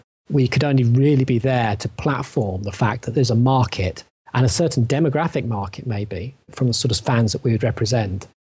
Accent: England, United Kingdom; For me, as an English person, Doctor Who is a big example

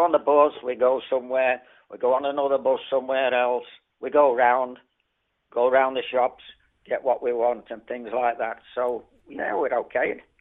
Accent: Featherstone, West Midlands, United Kingdom; now in Sutton-in-Craven, United Kingdom; I'm from Featherstone near Wolverhampton.

